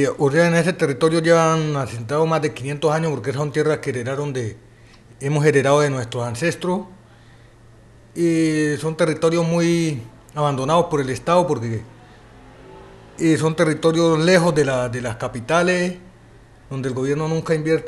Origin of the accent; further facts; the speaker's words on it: El Tambo, Cauca, Colombia; vengo del departamento del Cauca, del municipio del Tambo, del corregimiento de San Juan del Micay, que está ubicado en las riberas del río Micay, que al suroccidente de Colombia